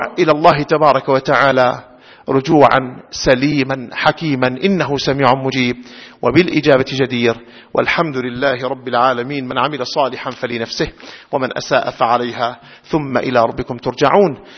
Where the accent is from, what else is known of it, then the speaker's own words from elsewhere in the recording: Syria; مجتمع بلدنا سوريا، مجتمعا مترابطا متكاملا متآلفا